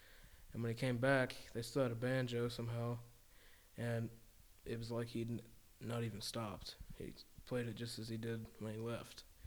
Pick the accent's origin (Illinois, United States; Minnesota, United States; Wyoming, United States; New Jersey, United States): New Jersey, United States; Marlton; also born or lived in Charleston; I'm 17 years old. I was born on May 27th, 2000. And I'm from Marlton. I was born in Charleston, and I've always lived here, though.